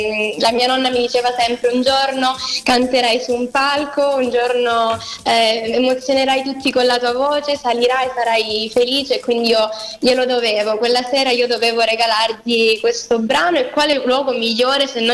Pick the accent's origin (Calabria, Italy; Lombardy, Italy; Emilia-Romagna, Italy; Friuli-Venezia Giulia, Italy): Calabria, Italy; è un omaggio alla mia terra, alla mia amata Calabria